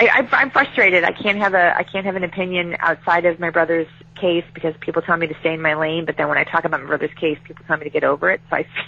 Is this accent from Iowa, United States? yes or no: no; Chicago, Illinois, United States; I was raised as a in Chicago, so I'm Blackhawks all the way, even in our down years.